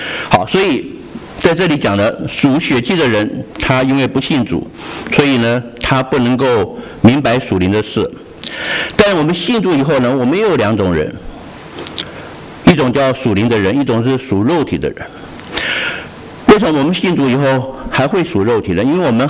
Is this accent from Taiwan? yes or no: no; China; 我们中国人造字真的很有学问